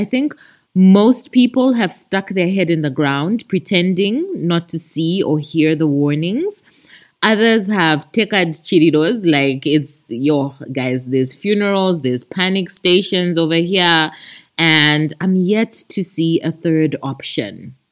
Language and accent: English; Zambia; As you know, I'm from Zambia, okay?